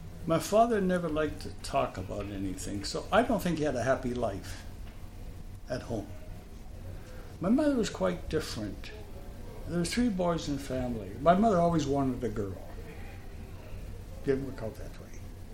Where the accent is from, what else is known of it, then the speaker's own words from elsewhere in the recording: Vancouver, British Columbia, Canada; born there; In the East End of Vancouver.